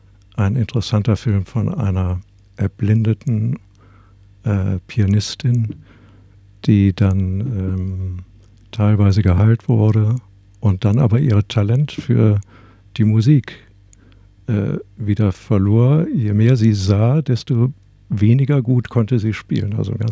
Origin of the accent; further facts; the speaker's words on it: Rhineland, Germany; Nun bin ich als Rheinländer in Berlin dann auch nicht so zu Hause.